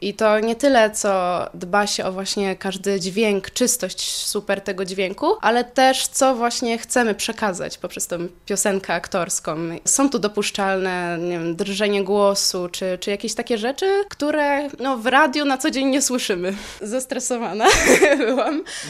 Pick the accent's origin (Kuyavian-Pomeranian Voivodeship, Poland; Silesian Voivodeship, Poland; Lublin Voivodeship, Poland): Kuyavian-Pomeranian Voivodeship, Poland; Bydgoszcz; No, jestem tu z Bydgoszczy.